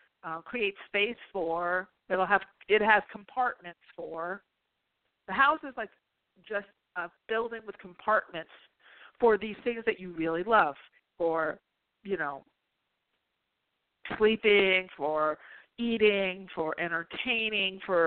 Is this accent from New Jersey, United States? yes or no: yes; New Jersey, United States; I'm from Jersey, so I know, you know, I know about this sauce and gravy and Sundays and everything.